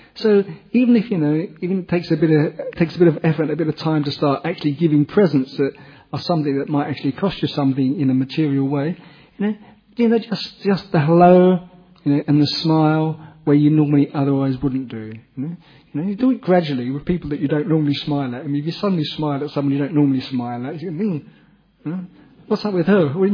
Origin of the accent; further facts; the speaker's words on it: England, United Kingdom; You can only appreciate as an English person.